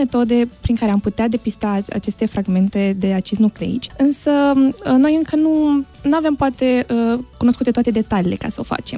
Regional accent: Bacău, Bacău County, Romania; now in Iași, Romania; Eu sunt din Bacău deloc.

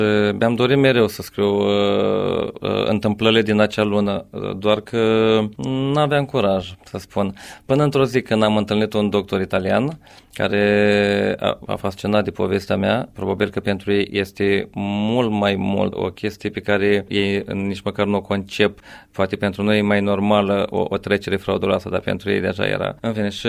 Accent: Tecuci, Galați County, Romania; born there; also born or lived in Germany; M-am născut în Tecuci pe 24 martie 1972, un absolvent de liceu. În perioada 94-96 am plecat și eu din țară ca mulți tineri. Am stat mai bine de 2 ani de zile în Germania. M-am întors acasă

